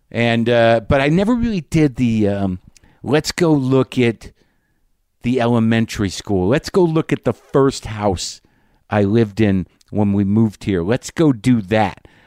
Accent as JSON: {"language": "English", "town": "Albuquerque", "region": "New Mexico", "country": "United States", "tie": "born or raised there", "also_born_or_lived": "New Jersey / Alaska", "said": "Now, as some of you know, I grew up here. Born in New Jersey, moved to Alaska, Albuquerque, 71, 72. Started here in third grade."}